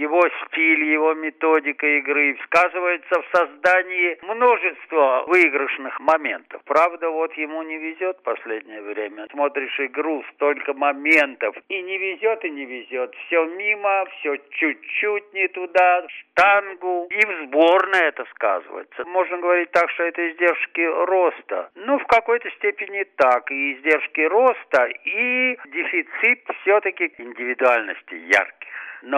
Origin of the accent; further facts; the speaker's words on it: Saint Petersburg, Russia; Хотя сам я потомственный петербуржец